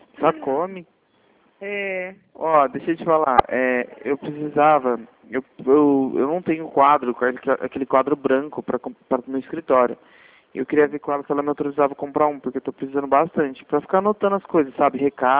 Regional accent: Bebedouro, São Paulo, Brazil; Eu acho que eu não te conheço, sou aqui de Bebedouro.

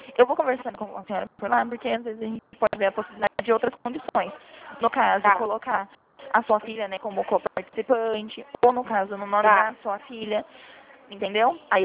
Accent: Bauru, São Paulo, Brazil; Eu sou de Bauru, São Paulo

